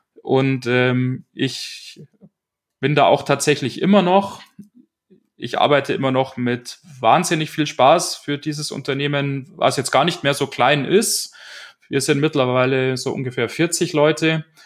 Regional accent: Bavaria, Germany; now in Munich, Germany; Also wie vorhin schon gesagt … Ich bin vor 15 Jahren zum Maschinenbaustudium nach München gekommen. Ich bin ursprünglich aus der Oberpfalz.

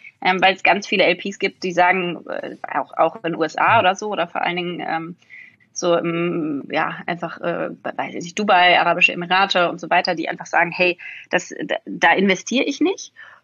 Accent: Berlin, Germany; Ich bin Berlinerin, ja.

